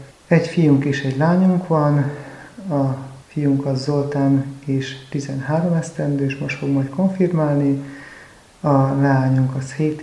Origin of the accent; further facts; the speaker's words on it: Nábrád, Szabolcs-Szatmár-Bereg, Hungary; Egy 1000 fős gyülekezetből indultam el, Szabolcs-Szatmár megyéből, Nábrádról. 1970-ben születtem